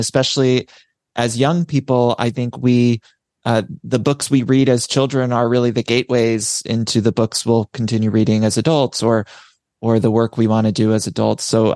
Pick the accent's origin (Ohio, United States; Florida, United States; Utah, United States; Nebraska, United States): Ohio, United States; Solon; Just outside of Cleveland, Solon, Ohio.